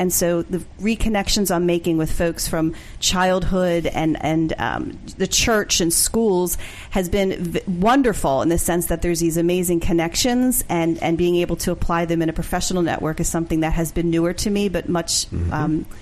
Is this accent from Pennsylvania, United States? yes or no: yes; Norristown, Pennsylvania, United States; I'm from Norristown, Pennsylvania.